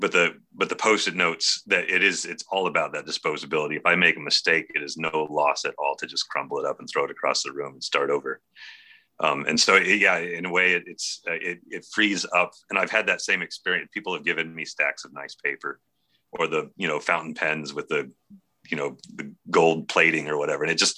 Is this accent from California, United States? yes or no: yes; California, United States; my girlfriend at the time was going to grad. We grew up in the Bay Area.